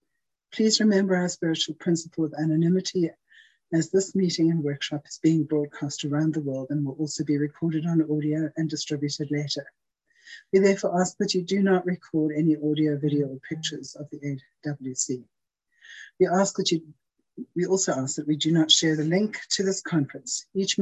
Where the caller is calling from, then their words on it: Johannesburg, Gauteng, South Africa; I'm an adult child, currently the Vice Chair of the Global Members Committee, and I'm calling in from Johannesburg, South Africa.